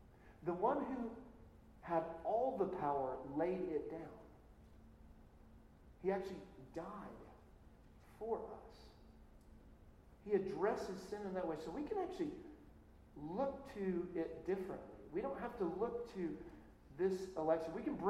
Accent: Dallas, Texas, United States; I'm from Dallas originally, grew up there. So I'm a massive Cowboy fan.

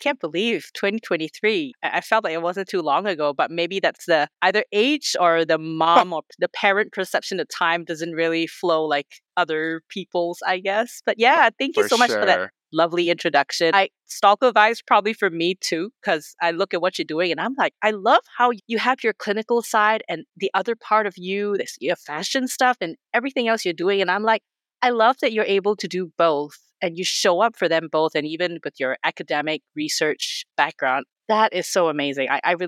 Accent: Malaysia; moved away as an adult; now in Australia; I'm Malaysian, born and bred. I only left Malaysia in my early 20s when I did a twinning program medical school. So I did medical school first in Malaysia, and then I finished off in Australia, and I started working there.

